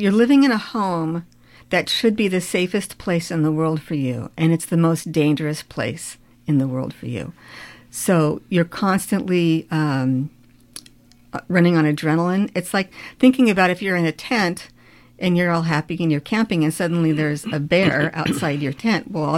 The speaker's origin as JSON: {"language": "English", "country": "United States", "said": "I thought, I'm American. I didn't commit a crime. I can go home anytime I want."}